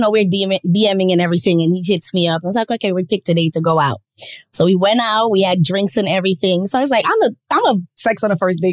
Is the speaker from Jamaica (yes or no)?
yes; Jamaica; I'm Jamaican.